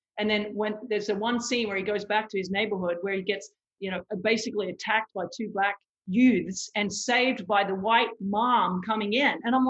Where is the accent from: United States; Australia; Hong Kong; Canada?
Australia; I mean, I've had the luxury of, like, you know, I grew up in Australia.